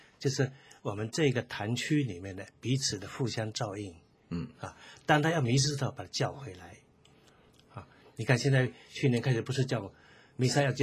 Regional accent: Yongding, Fujian, China; 比如我在我小的时候在永定那个地方看的时候

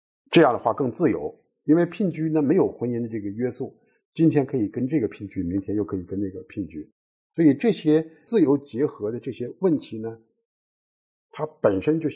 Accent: China; 我指的是我们中国人在那边打工

